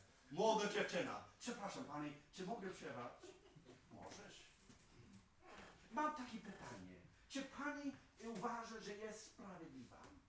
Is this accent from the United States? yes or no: yes; Texas, United States; Polish is a second language; now in Poland; Ja pochodzę z Teksasu.